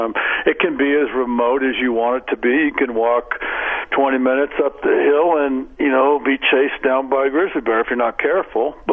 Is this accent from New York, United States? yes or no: no; California, United States; Yeah, I grew up in the West San Fernando Valley, went to Taft High School